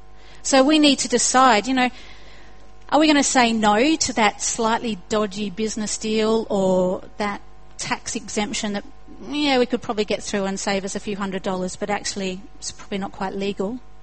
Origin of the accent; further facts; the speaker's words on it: Australia; also born or lived in United Kingdom; Everyone tried to copy my accent and ended up sounding like a New Zealander instead of an Australian.